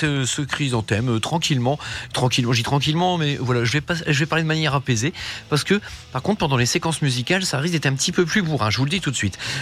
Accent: Hauts-de-France, France; accent: Ch'ti; débrouillez-vous avec mon accent ch'ti franglais dégueulasse.

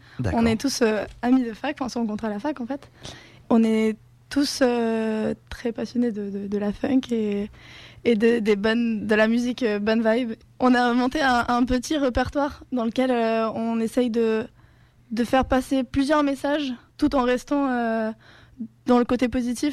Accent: Spain; French is a second language; moi, je suis espagnole du coup, et c'est pour ça que je chante en espagnol. Et j'ai grandi aussi avec l'anglais. Le français, c'est venu beaucoup plus tard pour moi.

